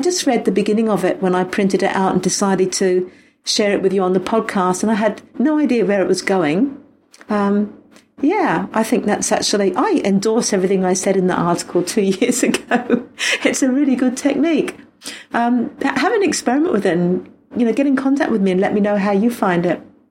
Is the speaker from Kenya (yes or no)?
no; England, United Kingdom; Because I am English, not French, in which case it would be vert.